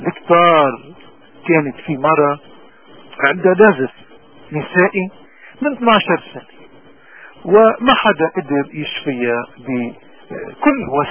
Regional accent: Lebanon; نحن كلبنانية نحن اليوم عم نمر، نحن وطننا بنزف مستمر

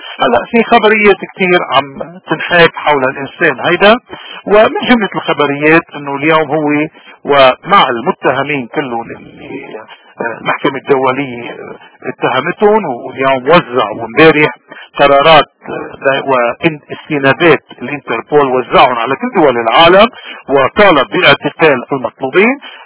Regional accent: Lebanon; بيجسد كل شيء نحن من آمن فيه كلبنانيين

